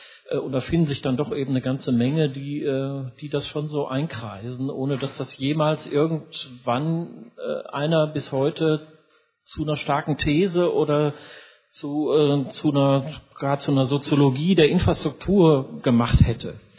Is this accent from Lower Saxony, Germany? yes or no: no; North Rhine-Westphalia, Germany; ich komme aus dem Ruhrgebiet, da regt man sich nicht so schnell auf.